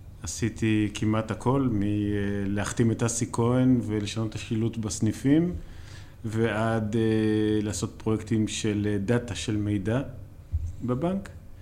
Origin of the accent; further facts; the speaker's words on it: Beersheba, Southern District, Israel; אני באר שבעי במקור, בנקאי במקצועי.